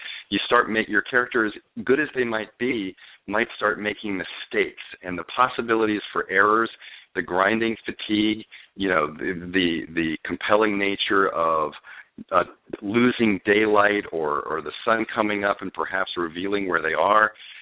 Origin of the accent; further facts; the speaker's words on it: Chesapeake Bay area, United States; I've got to say, I'm from the Chesapeake Bay area. I understand that country. I understand those people.